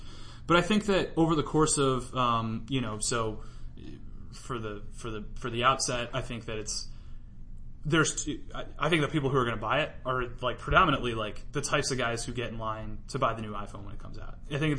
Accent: Cleveland, Ohio, United States; I grew up playing lacrosse in Cleveland, Ohio.

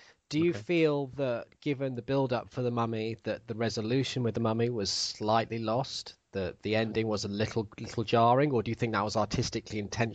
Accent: North West England, United Kingdom; I come from the Northwest, technically.

